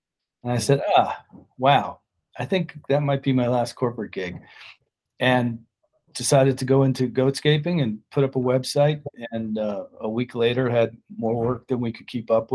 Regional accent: Millis, Massachusetts, United States; Yeah, I grew up in Millis, Massachusetts, and then I went to college in Valdosta, Georgia.

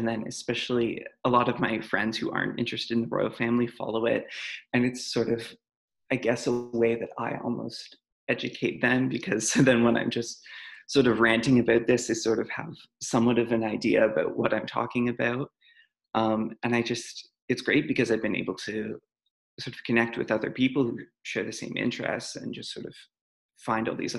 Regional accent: Canada; growing up in Canada, I was of course aware of the monarchy

